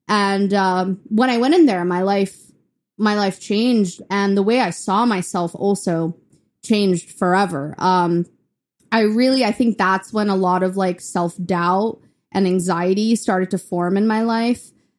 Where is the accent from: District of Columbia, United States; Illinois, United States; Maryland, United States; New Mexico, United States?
Illinois, United States; Downers Grove; born there; I was born in Downers Grove, Illinois.